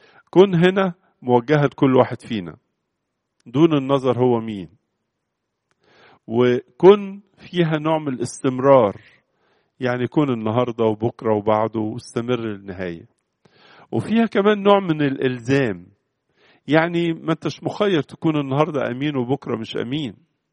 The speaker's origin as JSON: {"language": "Arabic", "country": "Egypt", "said": "حتى من التعبير الشعبية اللي عندنا في مصر هنا"}